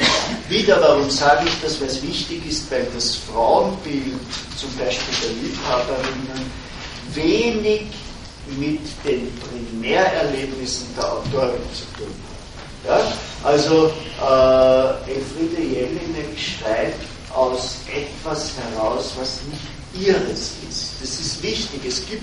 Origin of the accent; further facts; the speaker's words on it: Austria; Ich bin ein typischer Österreicher.